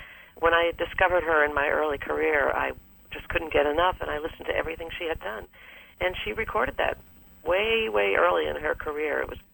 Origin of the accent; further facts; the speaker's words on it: Massachusetts, United States; now in Portland, United States; And by the way, I'm from Massachusetts.